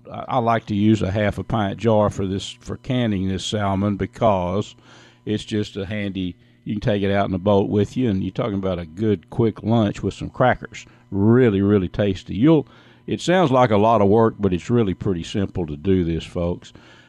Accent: Texas, United States; I have a tough time calling it salmon because I'm from Northeast Texas.

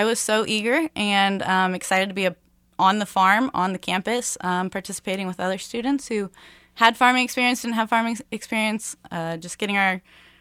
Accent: Overland Park, Kansas, United States; I was one of the students who went to Truman from the suburbs. I grew up in Overland Park, Kansas.

